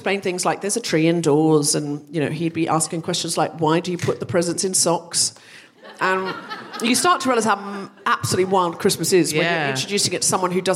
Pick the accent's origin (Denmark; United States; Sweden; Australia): Australia; I grew up in Australia and there was very little snow.